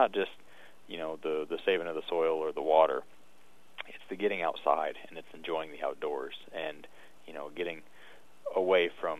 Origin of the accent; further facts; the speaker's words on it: Burlington, United States; I was born and raised here in Burlington, so this is ultimately kind of where my career hopes had always wanted to get me to.